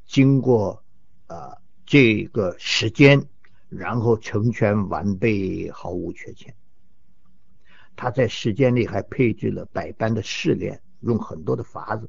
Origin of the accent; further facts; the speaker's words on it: China; 我们中国人说日久见人心